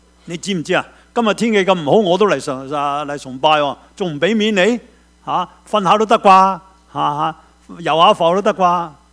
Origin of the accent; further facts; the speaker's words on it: Hong Kong; 我们香港人说，识少少就扮代表，这句说话真的很真。